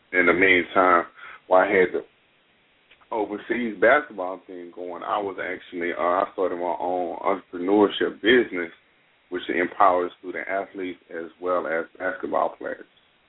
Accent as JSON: {"language": "English", "region": "Texas", "country": "United States", "said": "I'm actually originally from East Texas. I went to Tyler Jean College."}